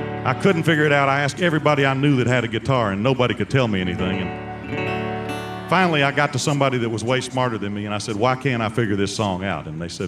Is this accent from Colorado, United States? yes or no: no; Mississippi, United States; I'm from Mississippi. We run stubborn.